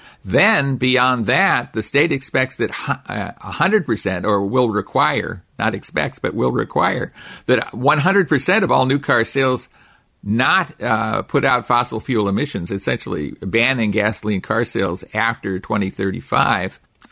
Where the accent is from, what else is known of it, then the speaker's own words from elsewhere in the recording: California, United States; Well, here is a thing that comes from my home state. Another amazing edict from the California Air Resources Board.